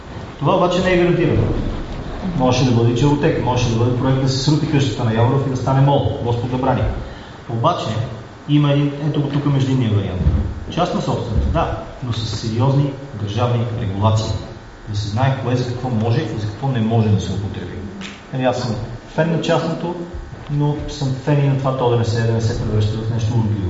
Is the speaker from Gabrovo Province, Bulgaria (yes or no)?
no; Sofia, Sofia City, Bulgaria; Аз самия съм софиянец, стъпвал ли съм там, май веднъж като ученик